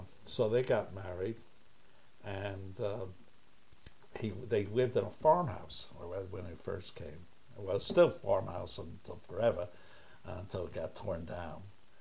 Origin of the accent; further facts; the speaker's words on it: Brooklyn, New York, United States; born there; I was born in Brooklyn, New York, in an apartment building across the street and down the street a little from where my mother and my grandparents lived.